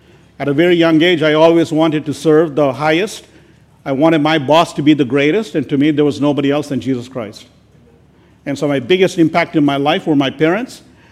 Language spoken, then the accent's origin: English; Grand Rapids, Michigan, United States; also born or lived in India; I was born in India, but I was raised in Grand Rapids, Michigan. I was a year old when my parents were called to the ministry